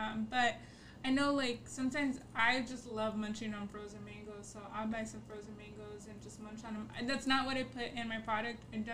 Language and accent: English; Houston, Texas, United States; also born or lived in Detroit; I was born and raised in Houston, so H-E-B is like, you know, H-E-B is bae.